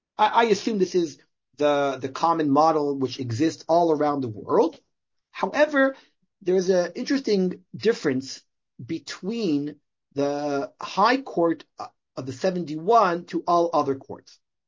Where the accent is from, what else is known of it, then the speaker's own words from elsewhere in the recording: Toronto, Ontario, Canada; I told him I grew up in Toronto. We spoke about Toronto.